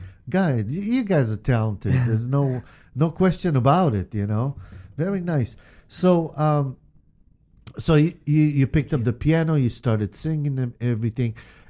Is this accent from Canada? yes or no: no; Israel; I mean, I'm from Israel, and I also liked American music, European music and stuff.